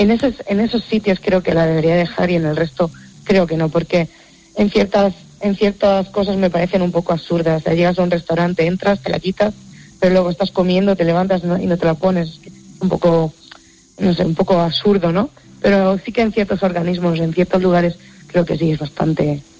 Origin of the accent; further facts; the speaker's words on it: Bolaños de Calatrava, Castilla-La Mancha, Spain; Yo soy de Bolaños, de un pueblo de Ciudad Real.